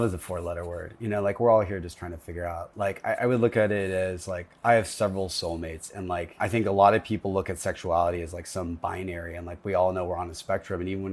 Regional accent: Tennessee, United States; like I'm from Tennessee. And so I think that's like, that's where it lands.

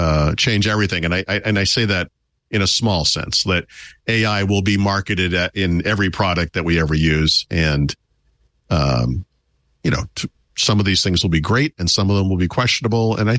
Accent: United States; also born or lived in Massachusetts; You can't, as an American, travel somewhere to buy cheap tech and bring it home.

